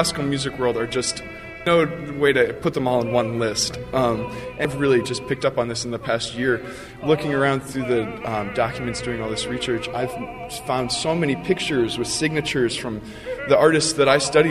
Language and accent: English; Ann Arbor, Michigan, United States; very strange thing to think about, that these wonderful, famous musicians have actually come to my hometown.